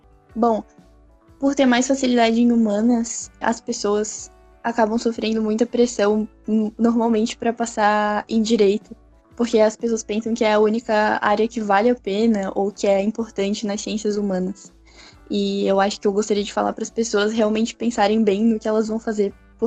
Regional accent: São José, Santa Catarina, Brazil; Eu tenho 20 anos, sou de São José e eu curso licenciatura em História na UDESC.

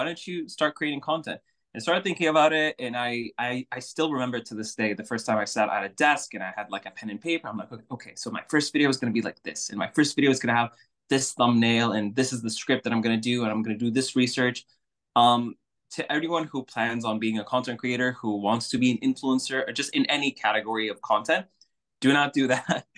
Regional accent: Saudi Arabia; And I'm from Saudi Arabia.

